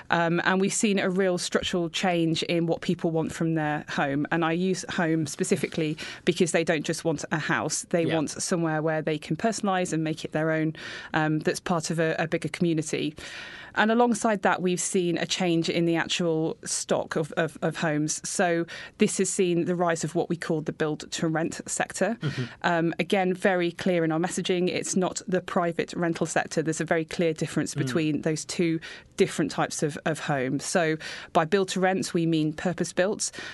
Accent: United Kingdom; We assumed, being British, that people would prefer to have some distance between their bedrooms.

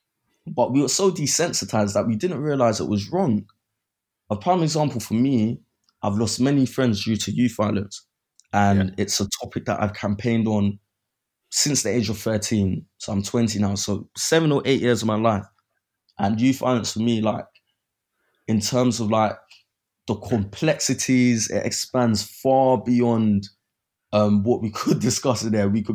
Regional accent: London, United Kingdom; But when I was growing up in Brixton, it was a sort of different place.

